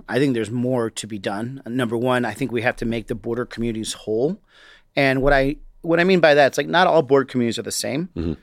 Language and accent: English; Chicago, Illinois, United States; born there; also born or lived in Chihuahua, Mexico; From my personal experience, I was born in Chicago, but lived in a border state called Chihuahua, Mexico.